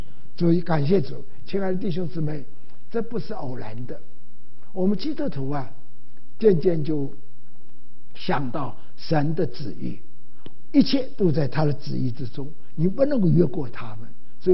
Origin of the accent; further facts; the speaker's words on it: Wenzhou, Zhejiang, China; 我本人是出生在温州啊，我是浙江温州，所以我是说，老实说，我是温州人。温州话你们听不懂的啊